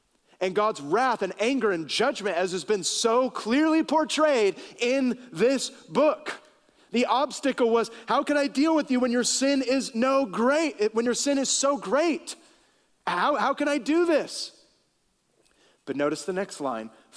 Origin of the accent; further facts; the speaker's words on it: Napa, California, United States; born there; I was born in Napa, so represent.